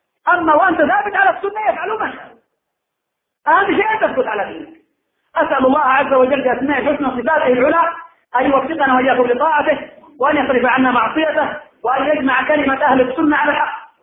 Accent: Al Hudaydah, Yemen; مسجد أبي ذر الذي بهي السلغان عندنا في الحديدة

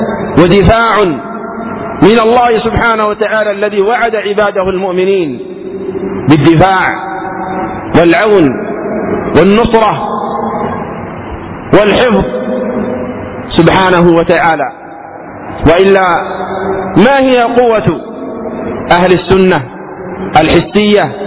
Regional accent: Yemen; في بلادنا اليمن

